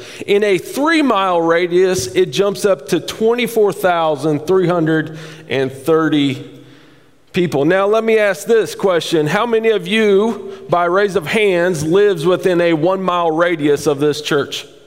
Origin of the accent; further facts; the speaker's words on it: Columbia, Missouri, United States; I grew up on Claysville Road. Everybody had fried chicken at Claysville store? Yeah, that is like